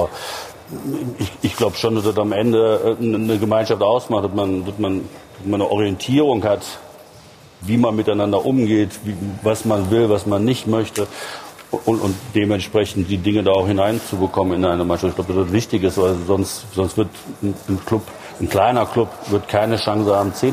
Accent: Düsseldorf, North Rhine-Westphalia, Germany; Meine Heimat, deswegen darf ich das glaube ich sagen

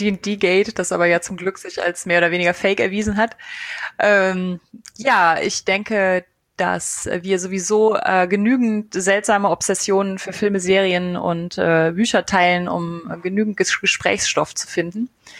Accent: Eifel, Germany; Also ich bin in der Eifel aufgewachsen, nicht so ganz tief in der Eifel, aber genug, um quasi keinen Kontakt zur zivilisierten Welt zu haben.

